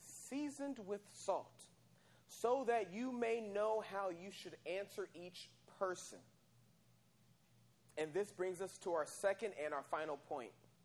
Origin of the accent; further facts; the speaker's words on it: El Centro, California, United States; me being a five-year-old growing up in El Centro, which is where I was born